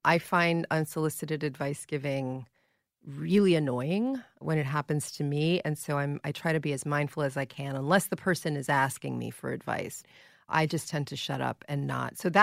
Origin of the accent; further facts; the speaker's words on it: New York, United States; I think I'm a New Yorker.